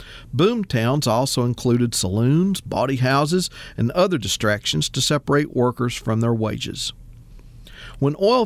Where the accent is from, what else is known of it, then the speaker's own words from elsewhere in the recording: Farmerville, Louisiana, United States; Between my hometown of Farmerville and the neighboring village of Marion in Union Parish lie 16 miles of Louisiana Highway 33